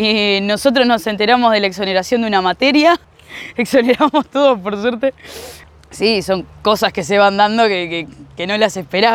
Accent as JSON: {"language": "Spanish", "region": "Paysandú", "country": "Uruguay", "said": "somos la barrita de Paysandú. Llegamos ayer a mediodía con la barra."}